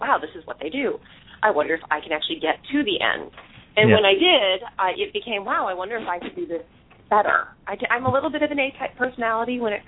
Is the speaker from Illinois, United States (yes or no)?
yes; Chicago, Illinois, United States; I'm born and bred in Chicago. I actually did most of my education here as well. I grew up in the town that actually O'Hare Airport is attempting to take over.